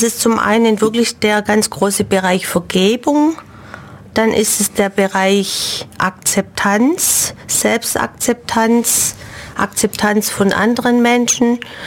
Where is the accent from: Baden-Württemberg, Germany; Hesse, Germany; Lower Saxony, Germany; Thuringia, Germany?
Baden-Württemberg, Germany; Langenau; ich bin schon einheimisch. Ich habe viele Jahre zumindest in Ulm gearbeitet. Ich bin gebürtig in Langenau, wohne dort auch noch in Langenau-Albeck.